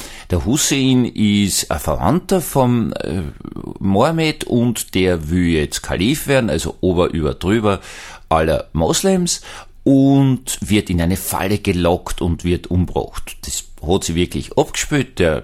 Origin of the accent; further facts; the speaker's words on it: Vienna, Austria; Außerdem bin ich Wiener Protestant, das ist bürgerlicher Protestantismus